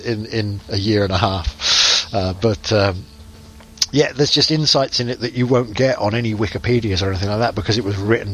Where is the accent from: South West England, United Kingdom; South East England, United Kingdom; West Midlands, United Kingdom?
South West England, United Kingdom; because we're both from Cornwall, both Cornish, our own cultural heritage